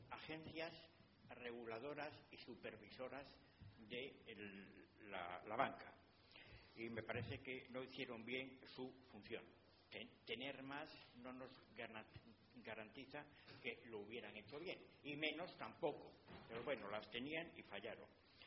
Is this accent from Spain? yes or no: yes; Spain; pero también como españoles